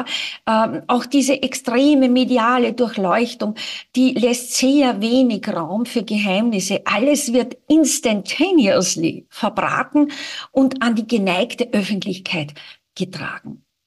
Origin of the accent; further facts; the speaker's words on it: Austria; als Österreicherin